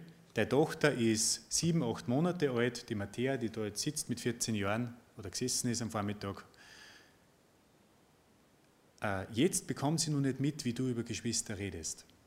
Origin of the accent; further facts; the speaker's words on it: Austria; wenn ich als Österreicher zu euch sage